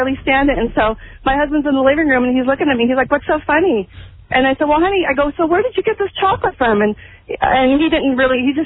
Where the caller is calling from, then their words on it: Sacramento, California, United States; I'm from Sacramento.